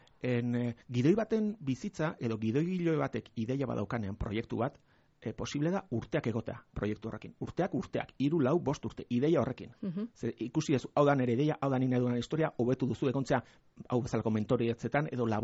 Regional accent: Basque Country, Spain; born there; ni neroni jaiotzez gipuzkoarra naiz

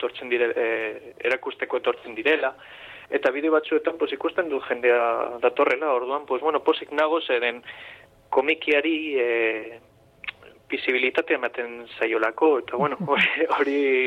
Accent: Bilbao, Basque Country, Spain; also born or lived in Barakaldo; Bilbokoa naiz, karo. Askotan gertatzen da, esaten dudala ere bai Barakaldoko naiz zela, ze, no, nire bizitzaren denbora gehien hor pasutu delako

